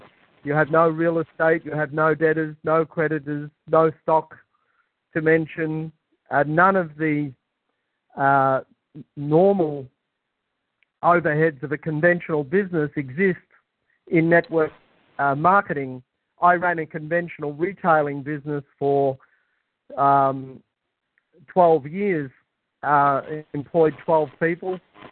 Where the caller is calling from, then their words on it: Melbourne, Victoria, Australia; I'm calling from Melbourne, Australia.